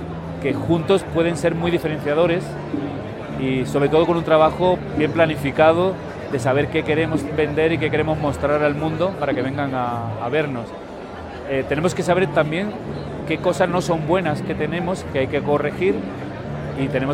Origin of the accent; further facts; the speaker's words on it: Spain; Bueno, te hablo como español, pero te hablo también como profesional internacional.